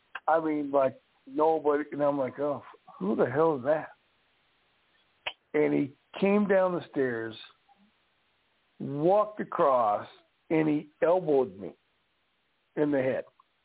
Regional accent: Colorado, United States; also born or lived in Tennessee; Originally from Colorado.

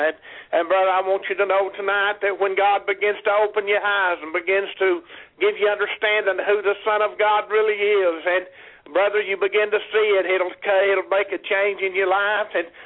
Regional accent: Jacksboro, Tennessee, United States; I'm from Jacksboro, Tennessee.

